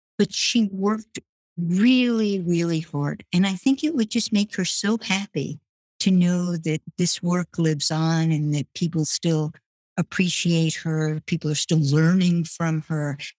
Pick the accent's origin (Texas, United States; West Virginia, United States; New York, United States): New York, United States; Brooklyn; So I grew up in Brooklyn.